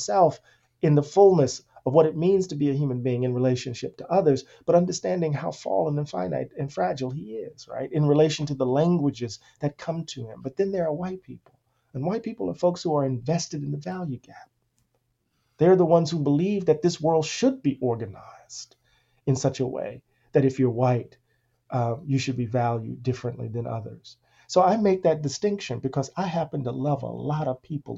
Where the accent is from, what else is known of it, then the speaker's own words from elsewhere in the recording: Moss Point, Mississippi, United States; I grew up in Moss Point. I was, you know, I was in predominantly white classes, probably one of the more integrated kids in the town.